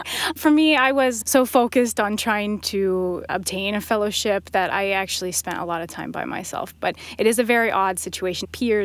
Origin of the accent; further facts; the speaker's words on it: Colorado, United States; I actually grew up in Colorado. So I'm an inland mountain girl.